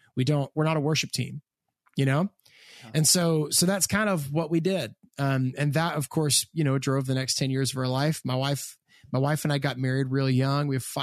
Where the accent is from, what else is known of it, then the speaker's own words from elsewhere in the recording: Hamilton, Ontario, Canada; So I am from Hamilton, Ontario, Canada, which is sort of inseparable from our story because Hamilton is a weird city.